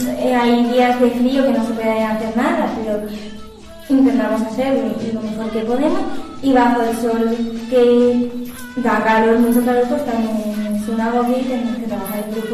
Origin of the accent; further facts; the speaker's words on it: Cuenca, Castilla-La Mancha, Spain; vengo de Cuenca